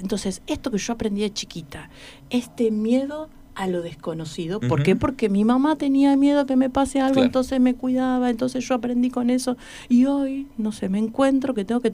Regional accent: Buenos Aires, Argentina; moved away as an adult; now in Neuquén, Argentina; Y yo estudié en la UBA, soy de Buenos Aires, hace 15 años que estoy...

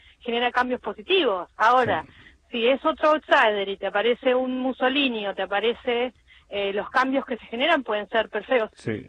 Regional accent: Argentina; yo soy de Argentina

